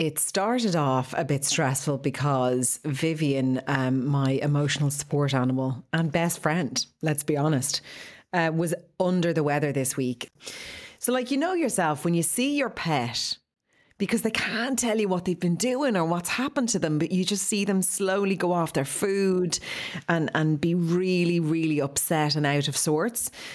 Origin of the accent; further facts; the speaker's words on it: Ireland; mostly like talking as two Irish people in a farting place do.